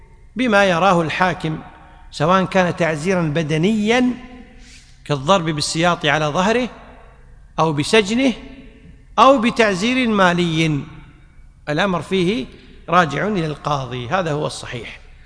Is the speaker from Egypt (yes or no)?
no; Kuwait; يعني عندنا بالكويت كلمة عامية يقولون قص الحق من نفسك